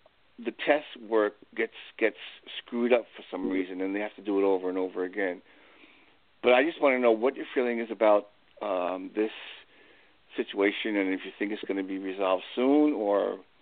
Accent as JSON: {"language": "English", "town": "Long Island", "region": "New York", "country": "United States", "said": "I'm from Long Island, New York."}